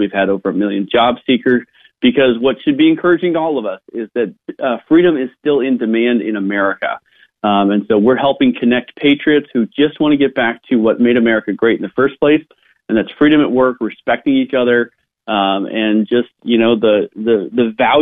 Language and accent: English; California, United States; now in Idaho, United States; Yeah, so I grew up in the Bay Area. I did the dot-com thing. I kind of got tired of traffic and liberals, so I was an early adopter of getting out of the state of California, moved up to beautiful Idaho